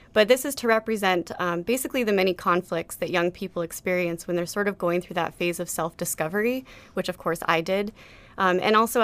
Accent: Colorado, United States; I grew up in Colorado, where the state bird is the lark bunting.

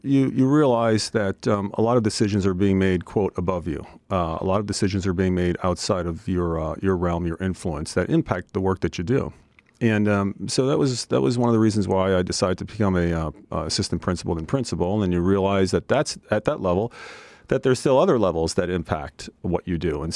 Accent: Pennsylvania, United States; moved away as an adult; now in Alaska, United States; Yeah, I first came up in 1983 from Pennsylvania right out of college.

